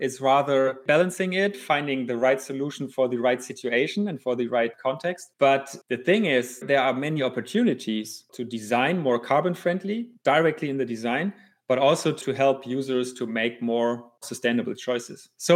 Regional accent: Hamburg, Germany; English is a second language; Like, so I'm from Hamburg.

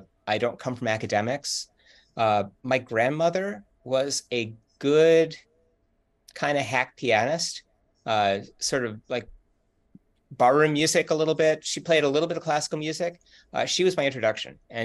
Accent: Cleveland, Ohio, United States; So I'm from Cleveland, Ohio, where we met at that conference.

